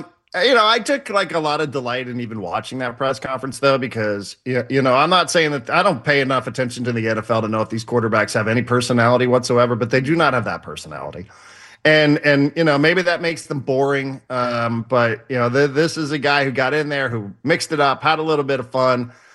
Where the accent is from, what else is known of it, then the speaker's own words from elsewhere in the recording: East Coast, United States; I mean, I grew up obviously on the East Coast, and you know, I used to remember snow days